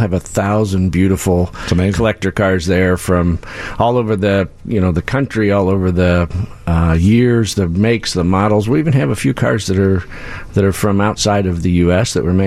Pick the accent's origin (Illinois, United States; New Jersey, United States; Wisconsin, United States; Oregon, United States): Illinois, United States; Bloomington; now in Chicago, United States; So I'm pretty local. I grew up in Bloomington, Illinois. I live in Chicago now